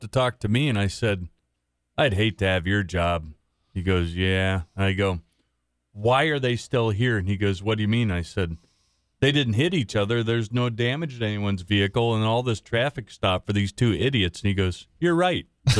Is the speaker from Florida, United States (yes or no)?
no; Arizona, United States; moved away as an adult; No, I'm from Arizona.